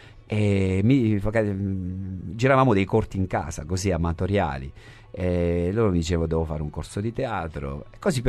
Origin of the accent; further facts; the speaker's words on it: Abruzzo, Italy; now in Bologna, Italy; sono abruzzese, sono trasferito a Bologna nel 90 e famiglia di contadini e venditori ambulanti